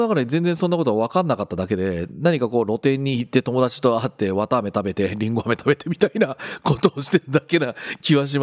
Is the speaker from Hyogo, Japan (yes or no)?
yes; Kobe, Hyogo, Japan; 僕神戸のすごい西の端にある垂水区というところで、明石大橋の本当に真正面のところにあるところに住んでたんですけども、海、港があったので